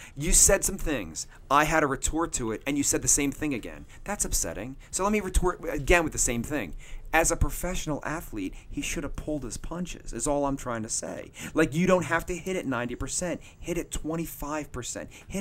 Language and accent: English; Philadelphia, Pennsylvania, United States; I'm from Philadelphia. I remember Joe Frazier at the end of his life